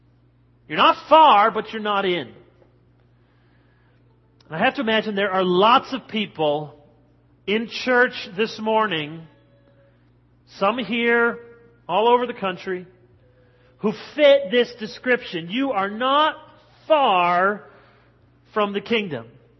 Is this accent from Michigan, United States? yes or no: yes; Grand Rapids, Michigan, United States; growing up in Grand Rapids, our church was pretty much a church in the suburbs.